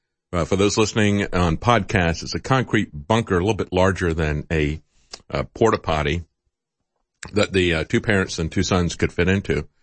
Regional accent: Florida, United States; I grew up in Florida. I don't like people telling me that I have to leave my home when there's a hurricane coming.

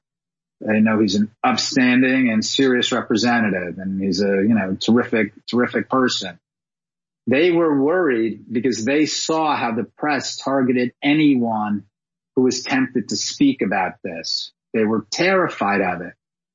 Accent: New York City, New York, United States; I mean, I'm from New York City. I have heard Donald Trump's voice in my head since I was a kid.

